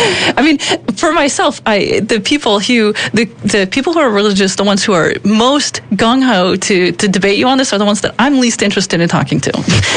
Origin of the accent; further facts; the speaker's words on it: United States; Hi. Actually, I'm originally from America.